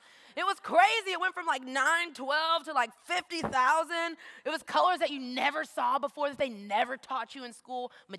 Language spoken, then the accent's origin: English; Houston, Texas, United States; I'm from Houston, H-Town, the realest.